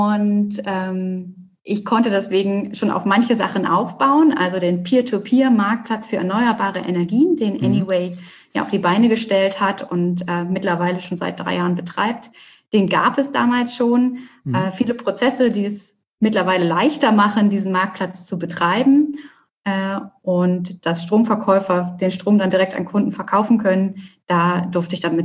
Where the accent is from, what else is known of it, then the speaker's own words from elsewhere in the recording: Hamburg, Germany; Ich bin eine Hamburger Dern, habe es quasi nie aus der Stadt rausgeschafft. Ja. Bin auf St. Pauli aufgewachsen und dann sind meine Eltern in eine ökologische Genossenschaft gezogen, die sie gegründet haben.